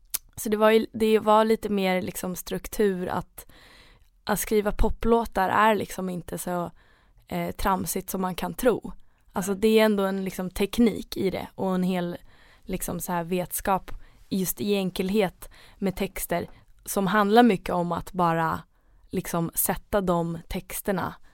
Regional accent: Sundbyberg, Stockholm County, Sweden; Jag är uppväxt i Sundbyberg, som är en förort till Stockholm.

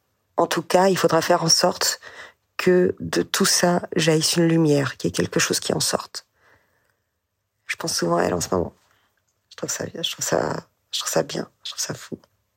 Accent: Netanya, Central District, Israel; avant d'aller manger à 4 heures sur la plage quand j'étais petite à Natania.

